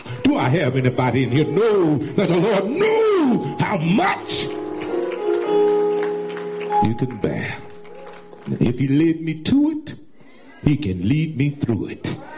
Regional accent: Georgia, United States; I'm from Georgia. Show me something.

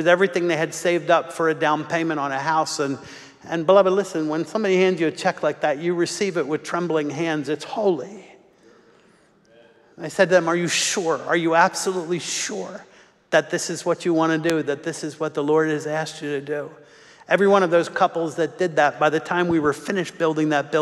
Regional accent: Philadelphia, Pennsylvania, United States; I'm an Irish-German mutt from Philly.

